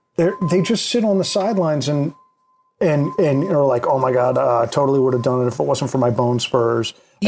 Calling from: New York, United States; Yeah, I'm sorry. I'm calling from New York.

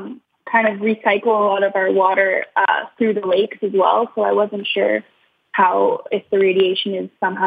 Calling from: Waterloo, Ontario, Canada; I'm calling from the University of Waterloo in Ontario, Canada.

